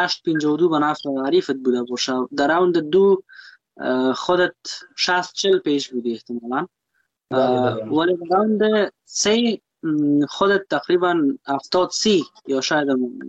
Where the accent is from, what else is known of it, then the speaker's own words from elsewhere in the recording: Afghanistan; ما یک افغان هستم